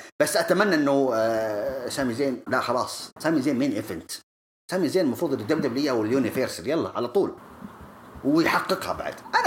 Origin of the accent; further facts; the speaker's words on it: Saudi Arabia; أنا أبغى أشوف حتى أرتروث عندنا في السعودية